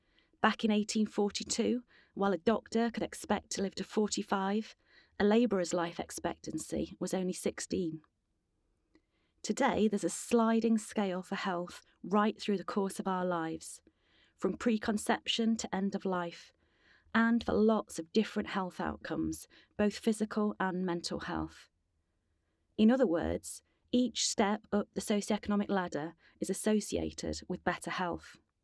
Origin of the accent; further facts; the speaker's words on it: Sheffield, Yorkshire and the Humber, United Kingdom; stems from growing up in Sheffield, a city of real contrasts in health and wealth